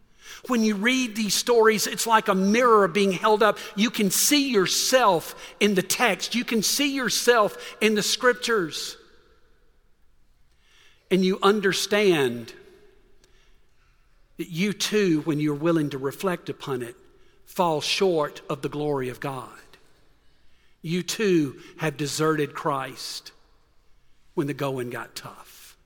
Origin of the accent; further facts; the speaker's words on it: Georgia, United States; I'm from Middle Georgia, and in a nearby county, there were two brothers.